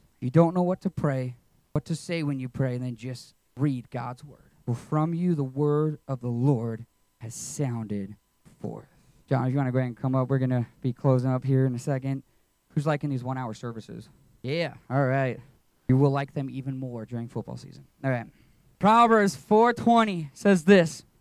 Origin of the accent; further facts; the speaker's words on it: Liverpool, North West England, United Kingdom; I grew up in Liverpool, England, okay? The only sport I ever played was soccer.